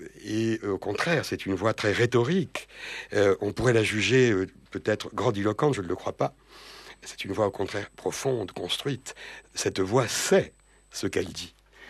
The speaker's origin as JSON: {"language": "French", "town": "Bastia", "region": "Corsica", "country": "France", "tie": "born there", "said": "puisque je suis né à Bastia"}